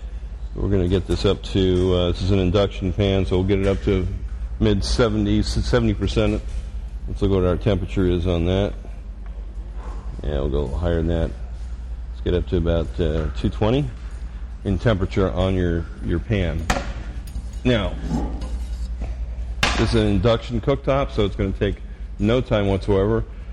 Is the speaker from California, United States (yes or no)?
yes; California, United States; I mean, I like Carl's Jr. because I grew up in California.